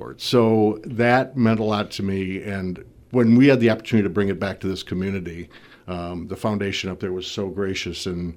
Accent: Port Edwards, Wisconsin, United States; I grew up in Port Edwards.

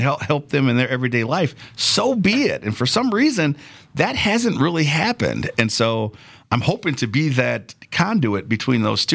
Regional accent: Chicago, Illinois, United States; now in Milwaukee, United States; When you are a transplant, because I'm originally from Chicago.

